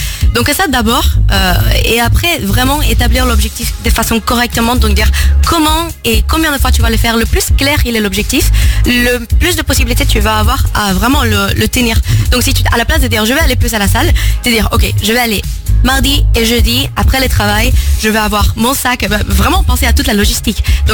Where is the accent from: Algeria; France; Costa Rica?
Costa Rica; French is a second language; je suis costaricienne, donc c'est pour ça l'accent hispanophone.